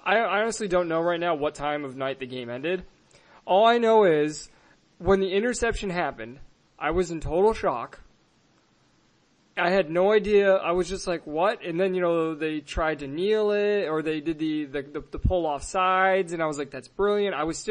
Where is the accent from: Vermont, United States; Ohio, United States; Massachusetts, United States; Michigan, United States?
Massachusetts, United States; Because growing up in Massachusetts, you're raised on the idea in the culture